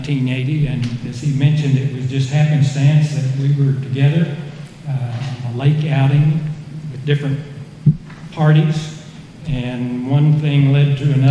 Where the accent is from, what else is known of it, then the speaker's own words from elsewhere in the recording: Princeton, New Jersey, United States; growing up in Princeton, everybody in Princeton, I don't care how old you were or how young you were, knew who Ed Johnstone was.